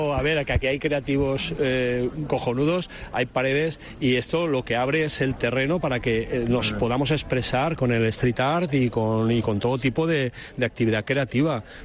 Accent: Llombay, Valencian Community, Spain; mi pueblo, Llombay. Yo soy de Llombay

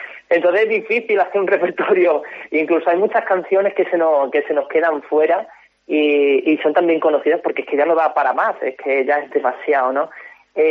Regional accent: Extremadura, Spain; Extremadura, que es mi tierra

